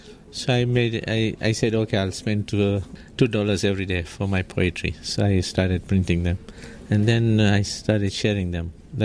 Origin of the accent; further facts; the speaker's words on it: Tanzania; born there; I was born in Tanzania, East Africa, on 10th December 1948. At present, I'm 66 years old.